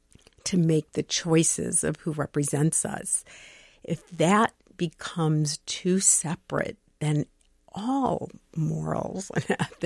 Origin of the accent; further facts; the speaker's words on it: United States; I've been so proud as an American to say that we have a transfer of power peacefully.